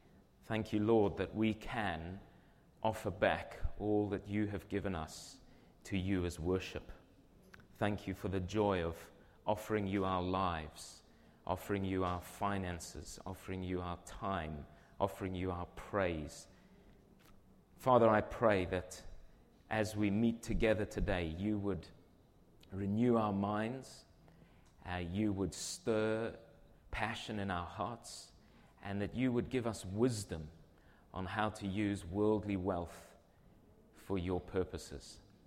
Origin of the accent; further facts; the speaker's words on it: Zimbabwe; I was born in Zimbabwe and raised in Zimbabwe, went to school there. My dad is Portuguese and came to Africa when he was about 11 years old.